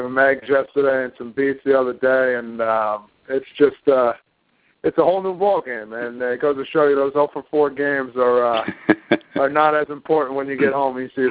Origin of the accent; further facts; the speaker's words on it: New Jersey, United States; And I think, you know, as a young kid growing up in New Jersey, you got a lot of people trying to, you know, help you out.